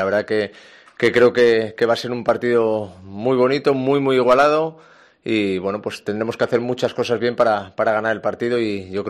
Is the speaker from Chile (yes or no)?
no; Oviedo, Asturias, Spain; no cabe duda de que soy de Oviedo con los tintes que tiene todo eso.